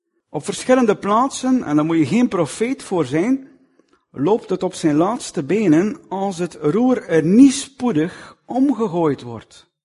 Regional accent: Flanders, Belgium; En ik dacht zo bij mezelf, hoe zou de situatie bij ons in Vlaanderen zijn, moest er op elke plaats zo'n evaluerende brief van de Heer voorgelezen worden?

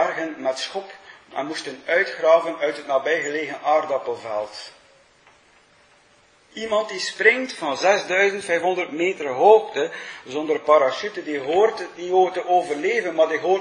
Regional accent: Wevelgem, Flemish Region, Belgium; Ik herinner me uit mijn kindertijd bij ons in Wevelgem

